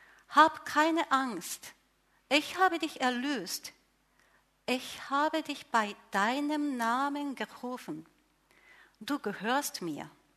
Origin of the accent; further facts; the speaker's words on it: Japan; German is a second language; moved away as an adult; now in Germany; ich bin Japanerin. Und im Jahre 2006 durch japanische Missionsgesellschaft Antioch Mission, ich bin als Missionarin aus Japan hierher gesandt worden. Und erstmal war ich in Hamburg